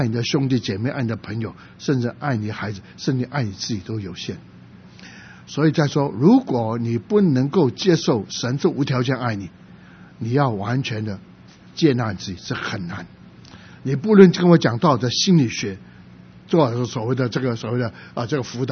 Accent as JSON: {"language": "Chinese", "region": "Guangdong", "country": "China", "said": "因为我是广东人，我们广东人很喜欢讲这句话"}